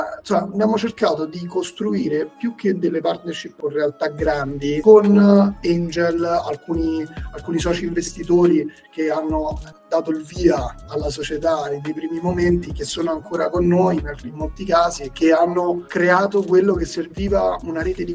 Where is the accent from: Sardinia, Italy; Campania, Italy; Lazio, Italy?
Lazio, Italy; Rome; che noi siamo di Roma tutti quanti.